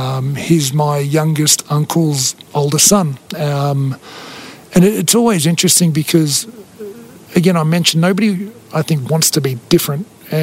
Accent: Australia; I'm Australian. I'm 7 foot tall. They're the facts.

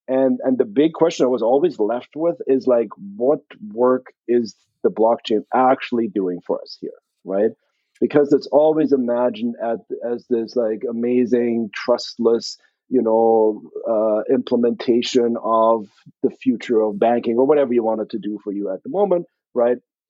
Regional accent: Germany; born or raised there

